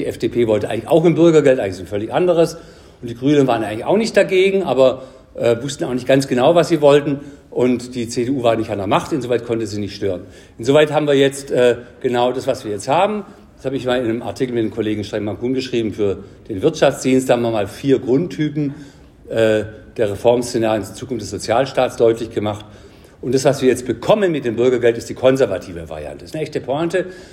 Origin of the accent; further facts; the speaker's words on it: Baden-Württemberg, Germany; Oder ich als Schwabe, Kehrwoche.